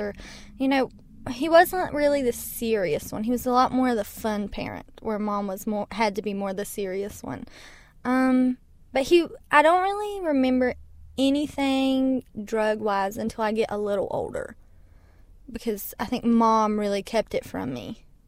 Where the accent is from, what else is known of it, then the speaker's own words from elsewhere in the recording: Mullins, West Virginia, United States; I am from Mullins, West Virginia.